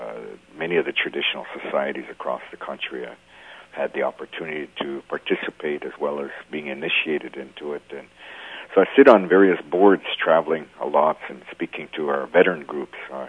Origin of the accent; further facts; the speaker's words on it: Wisconsin, United States; originally from Wisconsin, and I've traveled quite a bit throughout the world as a professional dancer.